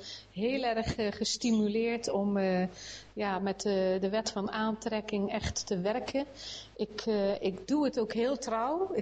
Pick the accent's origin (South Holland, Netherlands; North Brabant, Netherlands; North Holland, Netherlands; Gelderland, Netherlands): North Brabant, Netherlands; Bergen op Zoom; Ik kom uit Bergen op Zoom. Ik ben ook moeder van 3 kinderen.